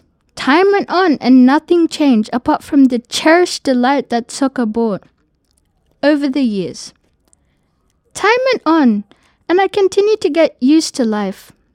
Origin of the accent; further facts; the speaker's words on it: Kenya; I am Kenyan.